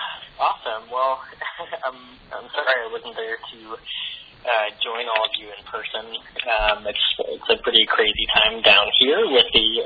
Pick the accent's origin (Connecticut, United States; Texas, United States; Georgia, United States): Connecticut, United States; now in Washington, United States; as I said, I'm from Connecticut originally. I was a student at the University of Connecticut up until 2012.